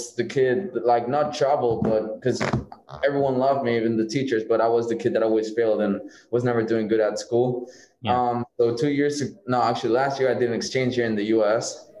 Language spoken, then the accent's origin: English; Barcelona, Catalonia, Spain; I was born and raised in Barcelona. My mom is Mexican.